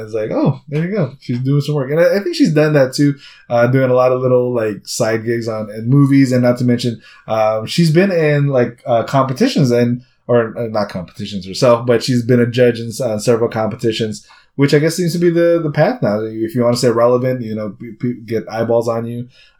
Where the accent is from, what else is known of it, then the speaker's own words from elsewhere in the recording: Philippines; If you guys don't know, I'm from the Philippines.